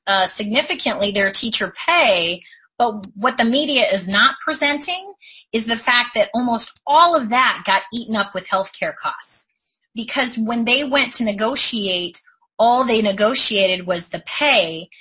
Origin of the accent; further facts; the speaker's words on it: Oklahoma, United States; I'm from Oklahoma, and I agree or I disagree